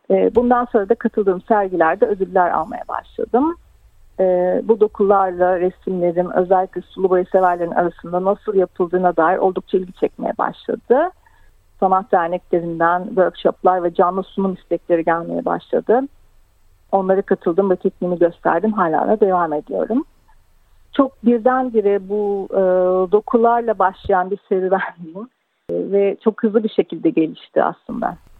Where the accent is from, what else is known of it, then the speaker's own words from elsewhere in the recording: Ankara, Turkey; moved away as an adult; also born or lived in Paris, France; now in Melbourne, Australia; 1967 yılında ben Paris'te doğdum. Bütün eğitimlerimi Ankara'da tamamladım. Ankara'da Orta Doğu Teknik Üniversitesi'nde gıda mühendisliği bölümünden mezun oldum. Mezun olduğum yıl, aynı yıl eşimle birlikte Melbourne'e yerleştim.